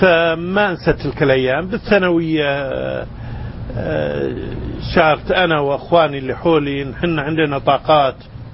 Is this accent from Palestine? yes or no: no; Kuwait City, Capital Governorate, Kuwait; شوي شديدين عندنا بالكويت، ورغم هذا